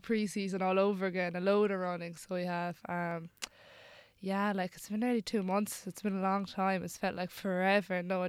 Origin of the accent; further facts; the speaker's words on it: Ring, Munster, Ireland; But see, I'm actually from Ring, and Ring don't have a football team themselves, ladies' football team.